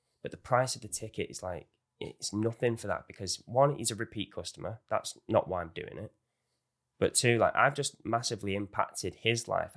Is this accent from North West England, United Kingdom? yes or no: yes; Salford, North West England, United Kingdom; kind of helps being from the area because I grew up in Salford and that's where it was.